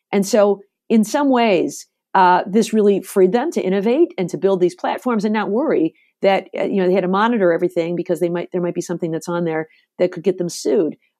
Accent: Detroit, Michigan, United States; I'm from Detroit, where, you know, the auto industry is what has made us go.

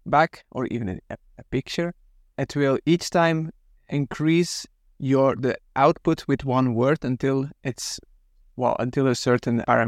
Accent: Belgium; English is a second language; in my home country, in Belgium

